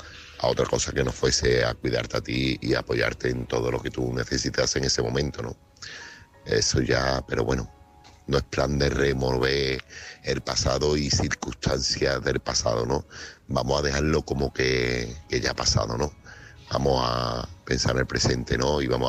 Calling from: Seville, Andalusia, Spain; corresponsal de Sevilla.

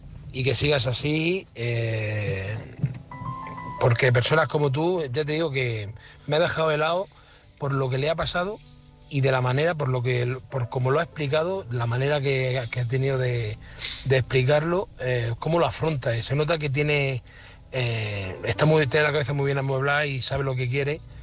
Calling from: Murcia, Region of Murcia, Spain; de Murcia. Aquí vamos en la carretera hacia casa.

